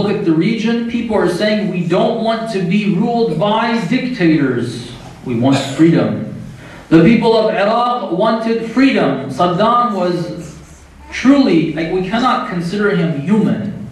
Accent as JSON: {"language": "English", "country": "United States", "said": "Again, I'm from America, so I can say this about my country."}